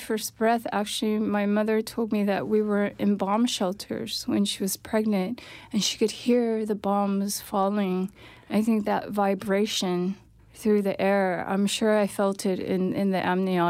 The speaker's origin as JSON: {"language": "English", "country": "United States", "tie": "born or raised there", "said": "I think growing up in America, I was always walking between two cultures."}